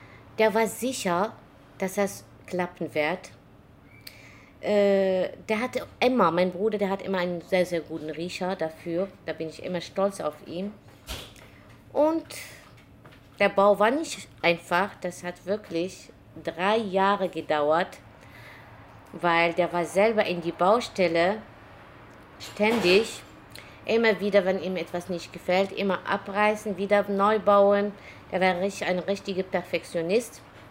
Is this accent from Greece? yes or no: no; Morocco; German is a second language; now in Düsseldorf, Germany; Heimat ist natürlich mein Land, Marokko. Aber zweites Land, meine Heimat, ist auch wieder Deutschland.